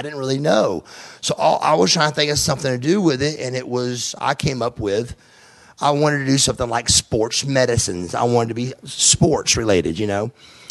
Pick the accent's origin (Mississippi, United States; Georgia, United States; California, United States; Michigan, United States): Georgia, United States; Marietta; We were a very rich family growing up in the Marietta area.